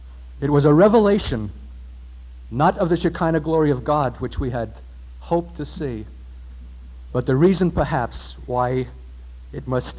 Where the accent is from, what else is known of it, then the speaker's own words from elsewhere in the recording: New York City, New York, United States; though I am a New Yorker, though my formative years were spent here, though I know its streets and its atmosphere and its spirit well